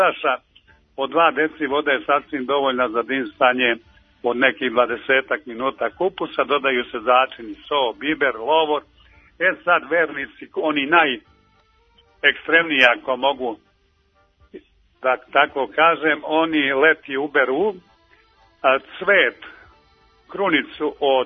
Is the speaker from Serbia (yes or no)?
yes; Serbia; on se priprema i kod nas u Srbiji.